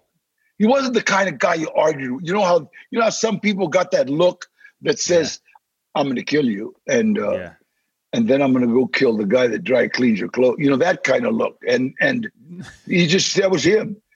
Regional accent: Maywood, California, United States; born there; I was born in Maywood, California.

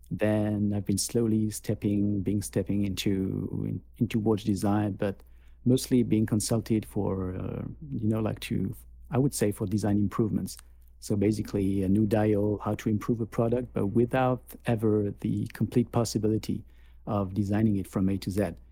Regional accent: Grand Est, France; born there; English is a second language; I was born in Alsace, which is basically on the Swiss border.

